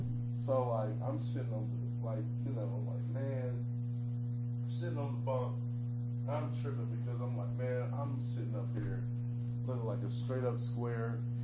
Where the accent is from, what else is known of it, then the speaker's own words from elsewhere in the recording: Indianapolis, Indiana, United States; a matter of fact, it is one of the worst neighborhoods in Indianapolis. But I'm not dressed like I'm from Post Road. So, like, when I said I'm from Post Road, that really just, like, hey, from Post what?